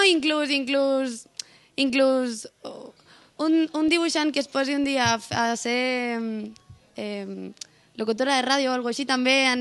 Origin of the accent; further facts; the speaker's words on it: El Prat de Llobregat, Catalonia, Spain; Som quatre dibuixants del Prat.